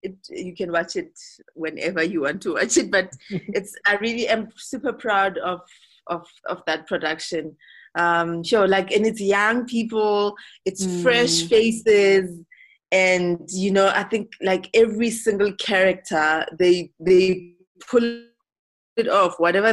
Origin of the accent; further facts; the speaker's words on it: South Africa; I'm from South Africa.